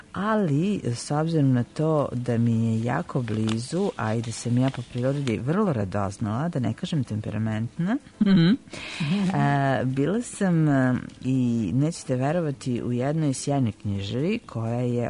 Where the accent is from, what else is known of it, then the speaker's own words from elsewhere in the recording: Novi Sad, Vojvodina, Serbia; volim centar Novog Sada, i to ne zbog onih bašti leti koje ne volim kao Novosađanka